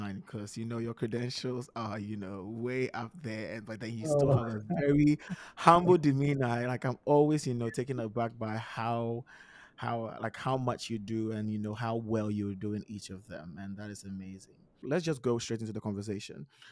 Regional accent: Ghana; from where we come from, and for those who are listening, we come from Ghana.

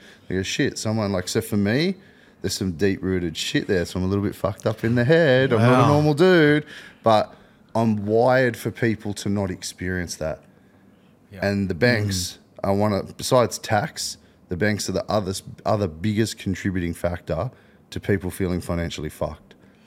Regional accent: Wollongong, New South Wales, Australia; I had adopted parents growing up in the Gong. So mostly migrant population, playing soccer.

